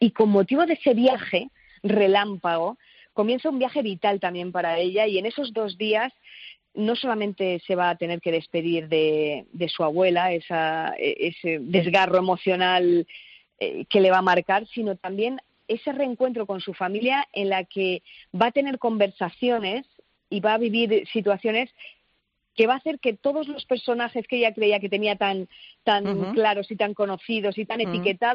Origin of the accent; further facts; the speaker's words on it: Elche, Valencian Community, Spain; por eso mismo de que es en Alicante y yo soy de Elche.